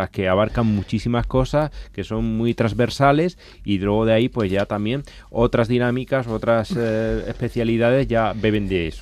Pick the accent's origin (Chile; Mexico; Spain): Spain; Granada, Andalusia; Que me interesa también como granadinos, ¿no?